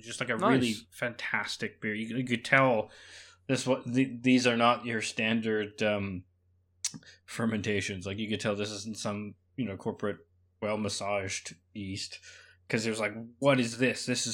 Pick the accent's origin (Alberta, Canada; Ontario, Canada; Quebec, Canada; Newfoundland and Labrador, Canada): Alberta, Canada; Calgary; these guys are based in Edmonton, the city nearest to my hometown, which was weird. I'm like, oh yeah, I'm a Calgary boy.